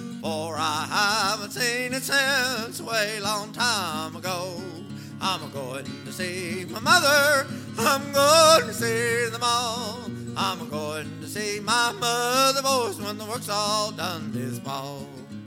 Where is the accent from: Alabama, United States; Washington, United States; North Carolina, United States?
North Carolina, United States; Howdy, folks. … I'm coming from North Carolina.